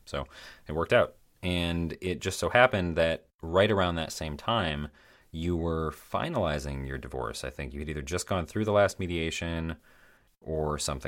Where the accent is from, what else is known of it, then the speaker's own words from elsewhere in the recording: Michigan, United States; So I was born and raised in Michigan's Upper Peninsula. Yes, Michigan has an Upper Peninsula, but I'm currently living outside of Chicago, so Midwest to Midwest.